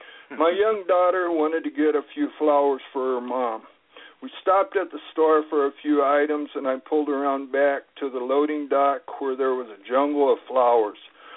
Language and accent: English; Southwest, United States; I know he's from the South. I'm from the Southwest, so, you know, I can relate.